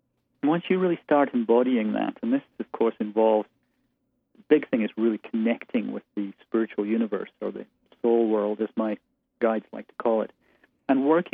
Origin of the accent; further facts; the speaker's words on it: Aberdeen, Scotland, United Kingdom; moved away as an adult; I was born and raised there. I was in Scotland until I was 23, and then left college, spent time in London, 15 years there, then moved to the States. I've been here for almost 2 decades now.